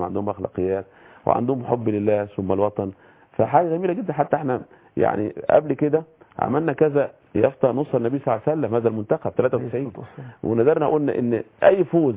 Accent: Egypt; لان هم غانا تيم بطوله خد كاس عالم عندنا في مصر.

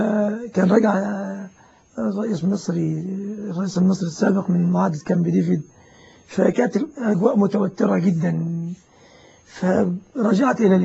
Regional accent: Egypt; عندنا في مصر

